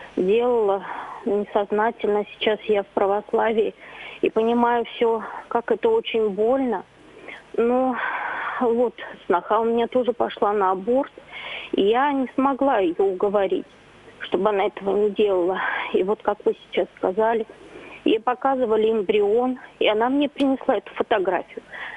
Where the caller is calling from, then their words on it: Tambov, Tambov Oblast, Russia; я звоню из Тамбова.